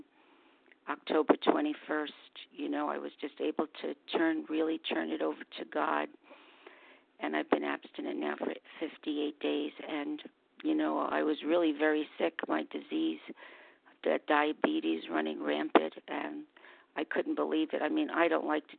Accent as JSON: {"language": "English", "region": "New Jersey", "country": "United States", "said": "from New Jersey."}